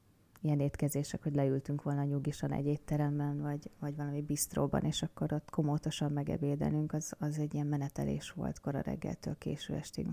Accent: Hungary; még elmeséltem, hogy magyar vagyok, és ha ezt valaki nem tudná, akkor ez egy európai kis ország.

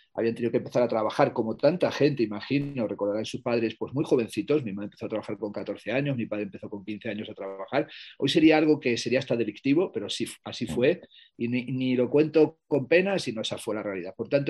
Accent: Plasencia, Extremadura, Spain; en mi infancia en Plasencia, donde yo nací en el año 1964

